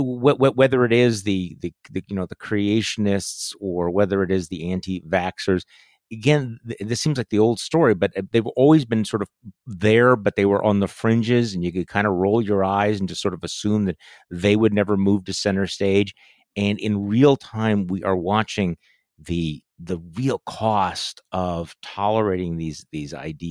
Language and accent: English; Wisconsin, United States; if you look at the scenes from my home state of Wisconsin